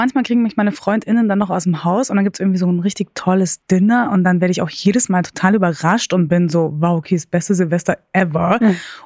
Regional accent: Munich, Bavaria, Germany; aber ich bin ja auch aus München. Da ist man ja schnell überall.

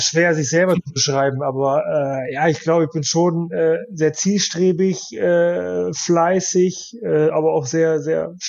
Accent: Osnabrück, Lower Saxony, Germany; born there; Ja, das ist natürlich meine Geburtsstadt und meine Verwandtschaft wohnt dann noch.

